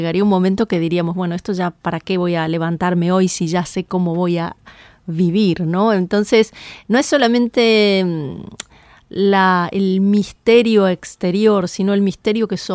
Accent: Rosario, Santa Fe, Argentina; moved away as an adult; also born or lived in Buenos Aires / Miami; yo me vine de Rosario para trabajar. Yo trabajé en Rosario como abogada, me vine acá a Buenos Aires con un trabajo que conseguí también como abogada. Y luego con la crisis del 2001-2002 me fui a Estados Unidos. Me fui a vivir a Miami

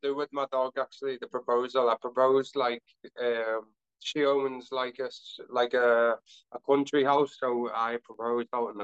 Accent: England, United Kingdom; moved away; when I moved away from England, I moved away for like a number of issues that I was having back then.

